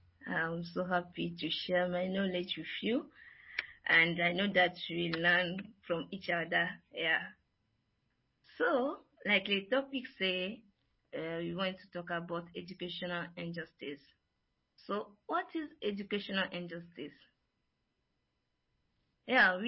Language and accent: English; Togo; now in Naivasha, Kenya; I'm from Togo, and I'm serving in Kenya. I'm a Global Mission Fellow in Kenya, precisely in Naivasha.